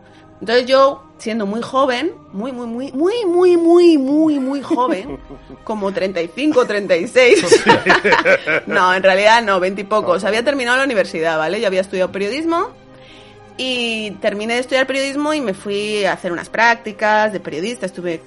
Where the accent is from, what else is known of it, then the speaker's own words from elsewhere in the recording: Villamañana, Castile and León, Spain; moved away as an adult; Yo estaba en León, ¿vale? En Villamañana, en mi pueblo.